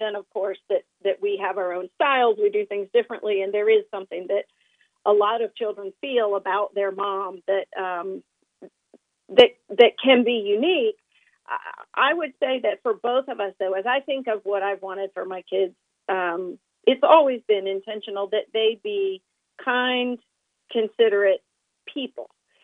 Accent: Atlanta, Georgia, United States; And that growing up in Atlanta, Georgia myself, race was one of the most obvious forms of difference.

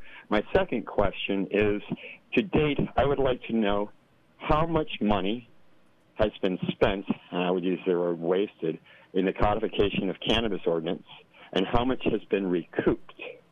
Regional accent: Willits, California, United States; I'm from Willits, residing at least at present.

